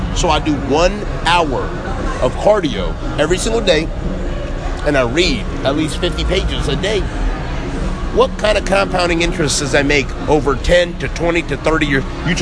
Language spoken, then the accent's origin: English; Irvine, California, United States; No, but like, I'm from Irvine.